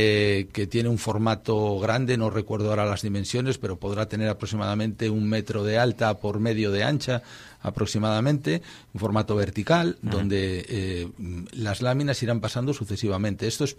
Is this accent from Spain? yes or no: yes; Cantabria, Spain; accent: montañés; este caso le hemos querido hacer un guiño al patrimonio cultural inmaterial que supone nuestras palabras, nuestro dialecto montañés.